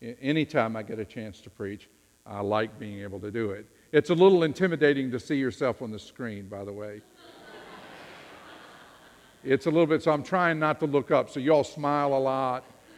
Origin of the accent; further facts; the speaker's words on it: Virginia, United States; I am not a Californian, if you didn't know. I'm from Virginia.